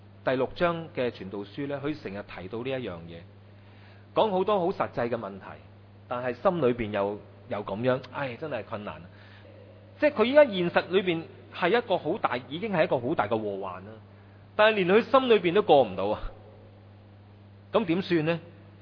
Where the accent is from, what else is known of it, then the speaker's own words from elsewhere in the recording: China; 我們中國人最喜歡的富貴。